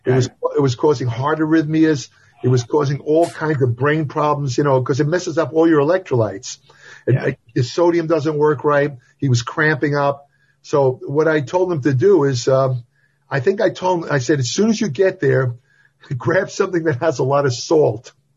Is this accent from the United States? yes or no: yes; New York, United States; He was from Boston. I was from New York.